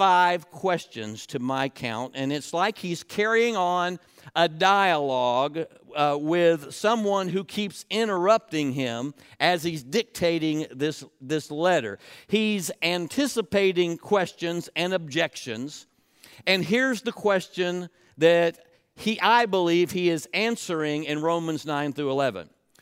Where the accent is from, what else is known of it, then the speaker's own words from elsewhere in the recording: Melbourne, Florida, United States; in the towns that we grew up in around Melbourne, Florida.